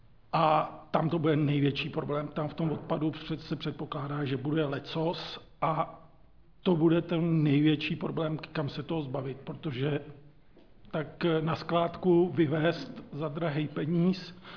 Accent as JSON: {"language": "Czech", "town": "Strakonice", "region": "South Bohemian Region", "country": "Czechia", "tie": "born or raised there", "said": "já jsem tady od narození ve Strachonicích."}